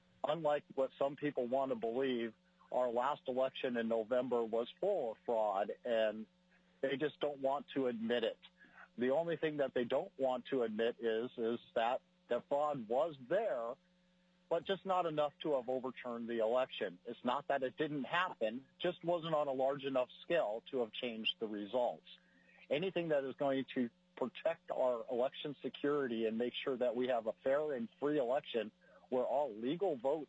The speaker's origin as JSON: {"language": "English", "town": "Big Lake", "region": "Alaska", "country": "United States", "said": "I am from Big Lake, Alaska"}